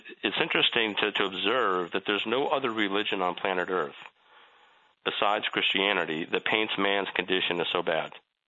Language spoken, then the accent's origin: English; United States; I'm an American patriot, and I hate to say anything, that even sounds like America might weaken.